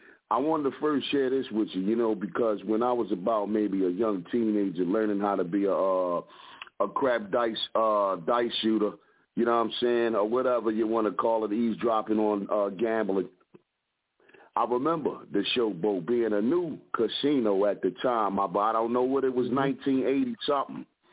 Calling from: Philadelphia, Pennsylvania, United States; representing from the Broad Street Bully Side of Philadelphia

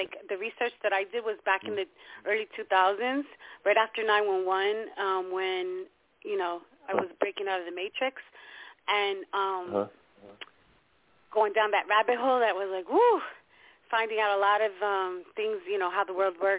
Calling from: Pennsylvania, United States; Shalom, Prophet Randy.

